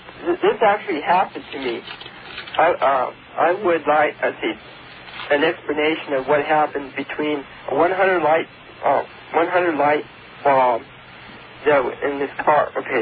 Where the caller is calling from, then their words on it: California, United States; From Northern California.